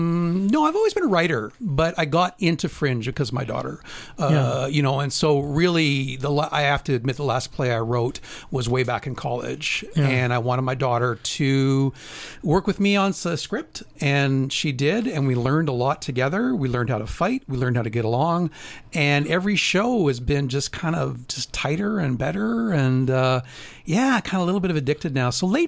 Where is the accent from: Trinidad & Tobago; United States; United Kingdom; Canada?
Canada; Saskatchewan; I did want to out myself, though, as both growing up in Saskatchewan